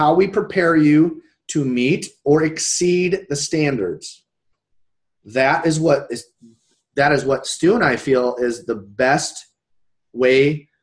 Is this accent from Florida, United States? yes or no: yes; Florida, United States; like, growing up in Florida, you can go